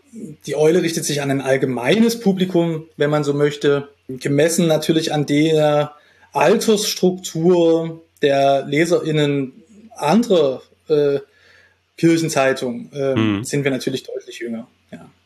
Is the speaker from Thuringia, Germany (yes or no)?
no; Dresden, Saxony, Germany; Geboren bin ich in Dresden. Da bin ich auch zur Schule gegangen, meine gesamte Jugendzeit in Dresden verbracht und dann bin ich für eine Weile nach Halle an der Saale